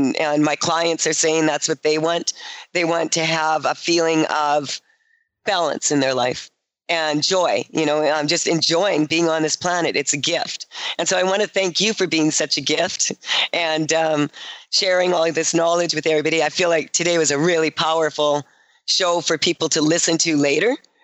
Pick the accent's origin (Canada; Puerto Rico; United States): Canada; people were even wearing shorts around here because we're Canadian.